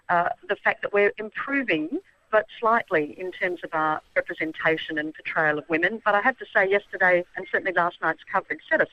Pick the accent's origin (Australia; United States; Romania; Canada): Australia; South Australia; Only my home state of South Australia is the, I think, the only one left not to have a female premier.